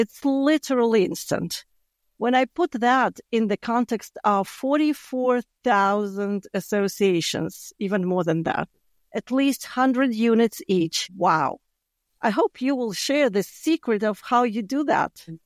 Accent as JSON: {"language": "English", "country": "Latvia", "second_language": "English", "said": "clearly I'm from Latvia, so we spoke Latvian and Russian there. And then English was my third one."}